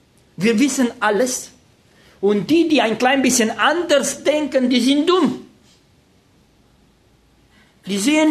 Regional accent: Romania; now in Germany; Ich war in einer Universität in den USA und ich sagte, wir kommen aus Deutschland, aber ursprünglich stammen wir aus Rumänien.

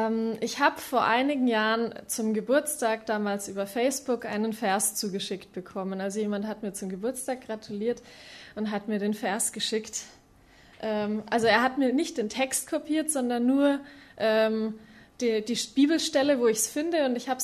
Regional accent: Erlangen, Bavaria, Germany; ich komme aus Erlangen, bin auch in der Gemeinde Erlangen.

